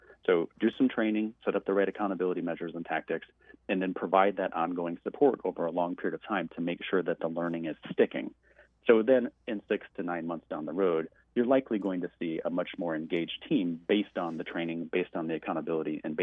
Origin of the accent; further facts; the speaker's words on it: Michigan, United States; moved away as an adult; now in Phoenix, United States; So I was born and raised in Michigan. So the first 24 years of my life were in the state of Michigan.